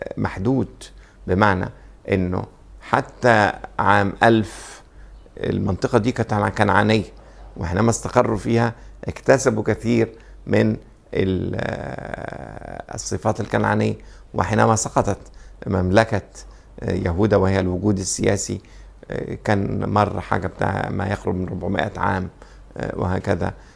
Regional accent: Egypt; من المسائل الهامة جدا بالنسبة لنا كمصريين

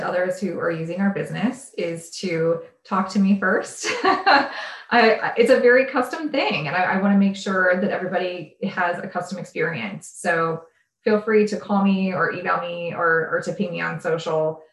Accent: Florida, United States; I grew up in Central Florida. So I was basically raised right next to Disney and Universal, and they are world-class.

